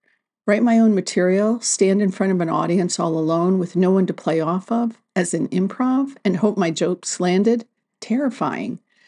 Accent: Detroit, Michigan, United States; I was a real theater kid growing up in Detroit, the daughter of an Italian-American father and a Southern mom from Alabama.

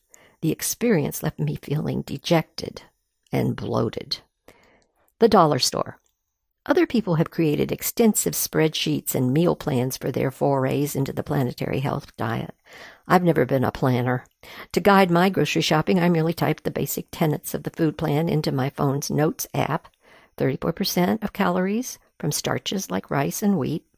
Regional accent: Baltimore, Maryland, United States; In my hometown of Baltimore, a quarter of all people live in food deserts

